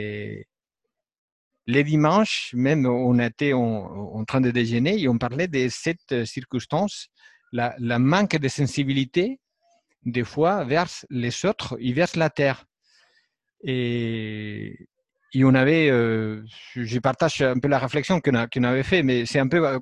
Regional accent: Spain; French is a second language; Pour imaginer que pour mon accent, je ne suis pas français, je viens de l'Espagne.

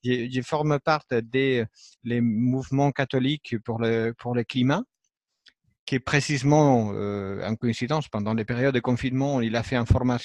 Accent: Spain; French is a second language; Pour imaginer que pour mon accent, je ne suis pas français, je viens de l'Espagne.

